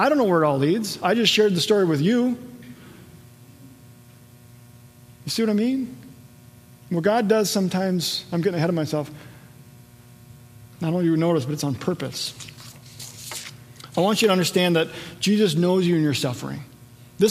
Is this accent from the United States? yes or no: yes; Wadena, Minnesota, United States; my hometown. I grew up in Wadena, about an hour or so north.